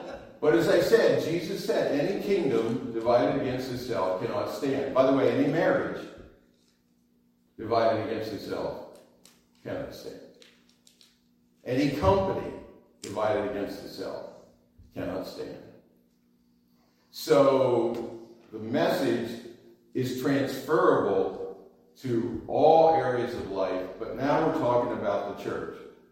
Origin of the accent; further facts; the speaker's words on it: Pennsylvania, United States; I'm from Pennsylvania, so there's a big city.